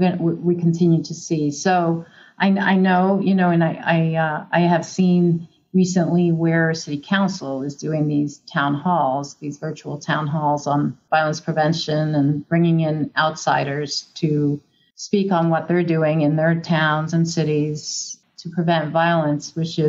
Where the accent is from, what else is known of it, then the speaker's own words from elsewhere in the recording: New York, United States; Well, first of all, I grew up in South Bronx. I mean, you know, South Bronx, poor, blah, blah, blah.